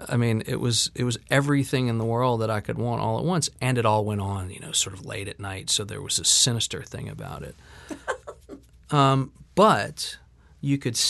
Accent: New Orleans, Louisiana, United States; not the least of which is just growing up in New Orleans, where there was.

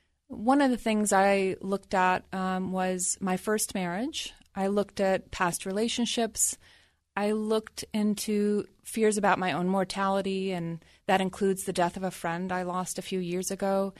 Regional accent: Ohio, United States; I don't just mean my hometown in Ohio and my family of origin

